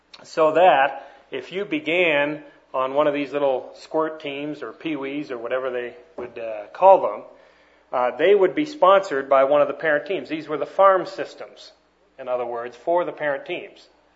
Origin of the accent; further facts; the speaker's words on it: Canada; I was born and raised in Canada. I'm 41 years old, in case you're wondering.